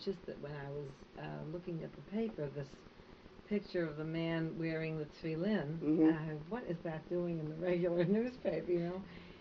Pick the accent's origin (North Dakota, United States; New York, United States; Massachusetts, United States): Massachusetts, United States; Boston; My parents came from Palestine then, both of them observant, and I was brought up in Boston, and there we had a very small observance community